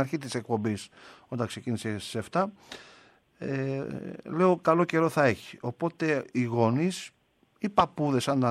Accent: Igoumenitsa, Epirus, Greece; στην πατρίδα μου την Ιγουμενίτσα, εδώ και κάποια χρόνια γίνεται μια καλή διοργάνωση.

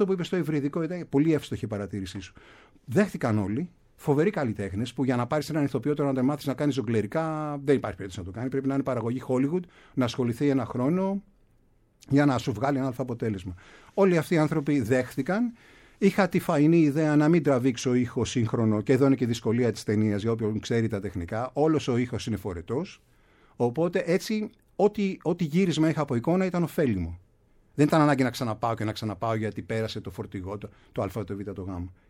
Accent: Greece; Δηλαδή, εμείς σαν Έλληνες έχουμε ξεχάσει, μας είπαν ότι είναι η φιλοσοφία.

